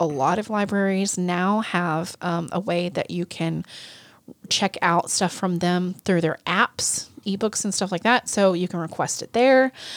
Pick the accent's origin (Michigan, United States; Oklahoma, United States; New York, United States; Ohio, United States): Oklahoma, United States; Ada; There's Henrietta, Maysville, and Ada, which Ada is my hometown.